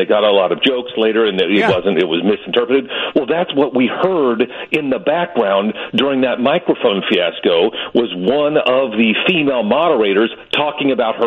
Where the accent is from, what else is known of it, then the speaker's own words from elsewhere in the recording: Midwest, United States; Listen, I'm a Midwesterner, so I don't really know Beto.